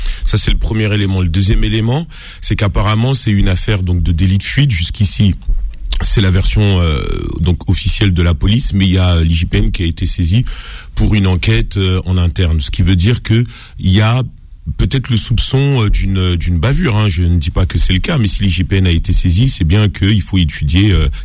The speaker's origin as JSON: {"language": "French", "town": "Châtillon", "region": "Île-de-France", "country": "France", "tie": "born or raised there", "said": "Moi, là où j'ai grandi à Châtillon, c'était pas forcément ces réalités-là."}